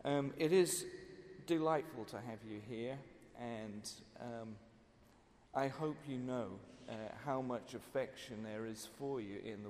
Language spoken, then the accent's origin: English; Manchester, North West England, United Kingdom; I was brought up in the Bible Belt of around Manchester